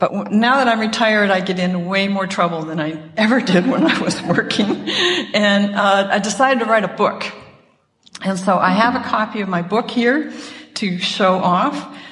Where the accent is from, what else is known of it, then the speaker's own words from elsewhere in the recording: Seattle, Washington, United States; so I grew up in Seattle, and the year I was ready to start high school, which was 1962, my parents moved and bought a house.